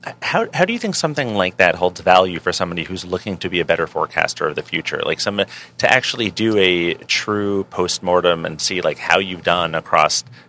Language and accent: English; New York, United States; I seem to recall as a New Yorker that people were very in favor of him generally.